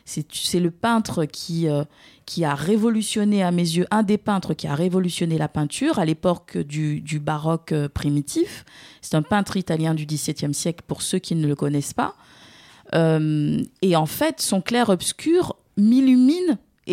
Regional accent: Guadeloupe; Parce que je suis guadeloupéenne, donc je n'aurai pas de crédibilité

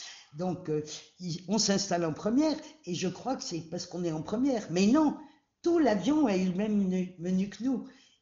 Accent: France; En France, à Paris, je suis une Française, j'ai un passeport

